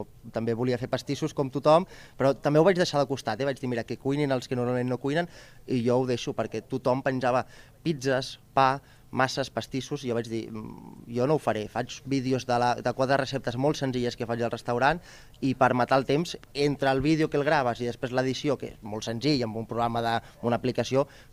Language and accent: Catalan; Barcelona, Catalonia, Spain; jo vinc de Barcelona, i simplement això.